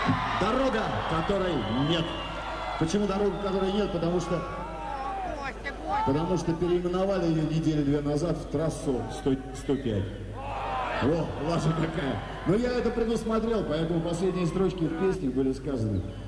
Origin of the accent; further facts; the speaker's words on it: Moscow, Russia; Хотя я москвич. Я москвич.